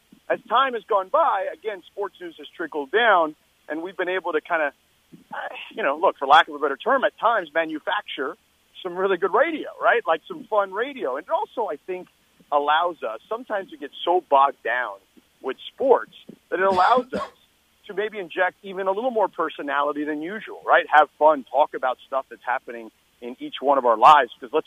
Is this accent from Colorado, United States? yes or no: no; Miami, Florida, United States; Listen, I grew up in Miami. There's a lot of transplanted New Yorkers there.